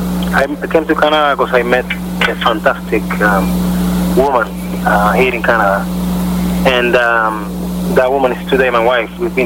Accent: Cuba; But I come from Cuba. I grew up in Cuba.

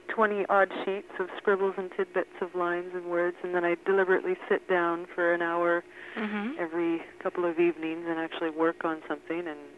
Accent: Dunham, Quebec, Canada; I grew up in Dunham.

